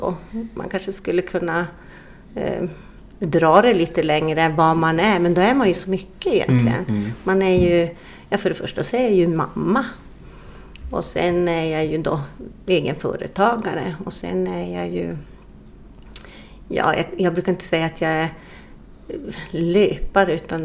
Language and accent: Swedish; Kiruna, Norrbotten County, Sweden; jag är jag är från Kiruna och uppvuxen i Kiruna, gått skola här, men jag har tillbringat mycket tid. Som liten var jag mycket ute i Laukkuluspa. Det är en liten by som ligger efter Nikkaluoktavägen.